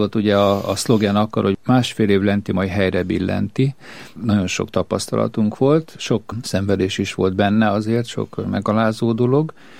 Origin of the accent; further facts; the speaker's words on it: Seregélyes, Fejér, Hungary; hogy faluban nőttünk fel, Seregélyes nevű faluban, volt édesapám lelkész, 14 évig ott laktunk.